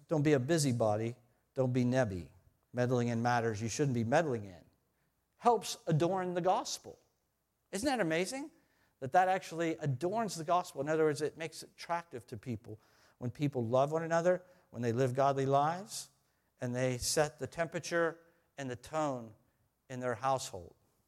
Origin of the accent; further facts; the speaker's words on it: Ohio, United States; now in Pittsburgh, United States; And it reminded me of Pittsburgh when I first came to Pittsburgh. I'm from Ohio. I've been here for 20 years or 19 years.